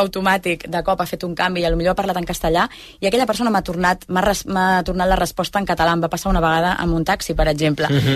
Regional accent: Catalonia, Spain; Jo, la veritat és que jo la meva llengua és el català. És veritat que a casa és molt bilingüe

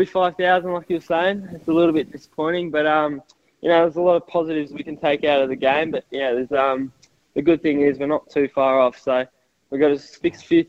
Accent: Safety Beach, Victoria, Australia; now in Adelaide, Australia; I'm from Safety Beach in Victoria, so it's sort of similar, I guess, with the sort of being a bit more quiet in the city.

